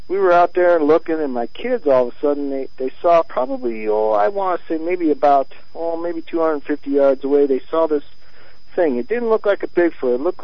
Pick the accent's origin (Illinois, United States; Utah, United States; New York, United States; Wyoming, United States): Wyoming, United States; I'm from Wyoming, and, I listen to your station religiously.